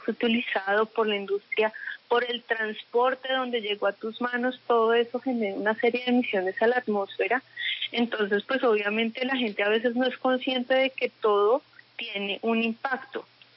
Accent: Bogotá, Colombia; nosotros como bogotanos no lo sabíamos.

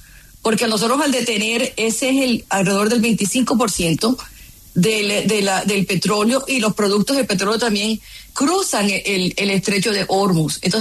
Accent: Barranquilla, Atlántico, Colombia; born or raised there; also born or lived in San Marcos, Sucre; now in London, United Kingdom

